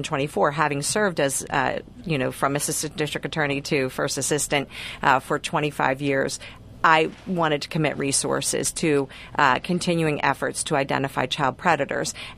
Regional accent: Pennsylvania, United States; because I'm a Bucks County, you know, I was raised in Bucks County

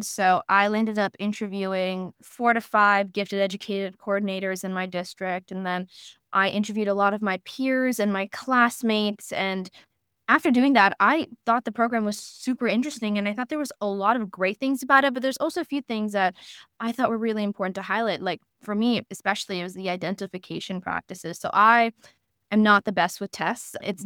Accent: California, United States; now in North Carolina, United States; I didn't know too much about it because I grew up in California, so I was not part of the AIG program.

